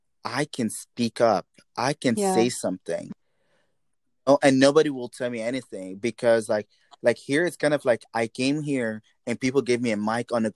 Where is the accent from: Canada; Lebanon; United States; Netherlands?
Lebanon; when I grew up in Lebanon